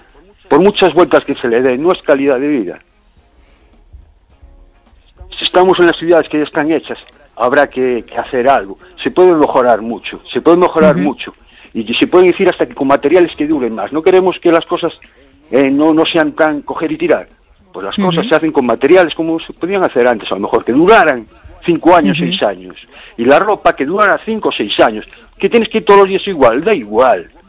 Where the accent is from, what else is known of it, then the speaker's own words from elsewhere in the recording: A Coruña, Galicia, Spain; born there; yo soy en Coruña, conocí Coruña y, bueno, yo nací en Coruña.